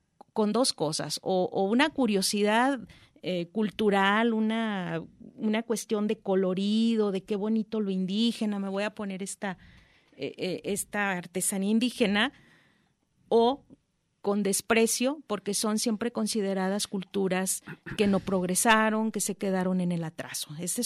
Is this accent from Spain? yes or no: no; Uruapan, Michoacán, Mexico; yo soy de Uruapan